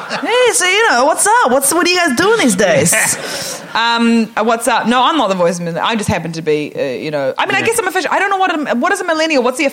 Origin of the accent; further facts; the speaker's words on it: New Zealand; I am from New Zealand.